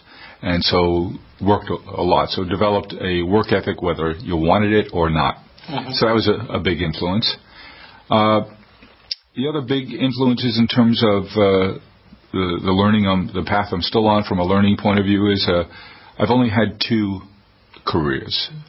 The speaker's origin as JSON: {"language": "English", "town": "New York City", "region": "New York", "country": "United States", "tie": "born or raised there", "said": "I grew up in South Queens in New York City, a neighborhood out by Aqueduct Racetrack."}